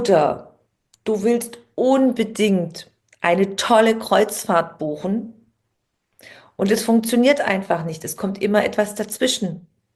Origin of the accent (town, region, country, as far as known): Baden-Württemberg, Germany